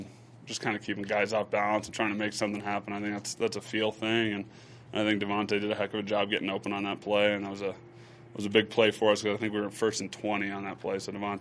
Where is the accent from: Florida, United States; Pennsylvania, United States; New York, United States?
Florida, United States; Yeah. I mean, I'm from Florida, so there's pretty hot summers down there. When I go back now, though, in the summer, it's a little different story.